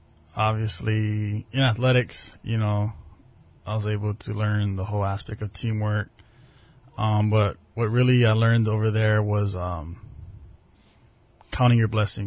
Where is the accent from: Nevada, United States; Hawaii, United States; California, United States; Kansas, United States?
Hawaii, United States; Kalihi; Well, when I was younger, as you said, I was raised in Kalihi. So we would practice every day at Kalakaua District Park.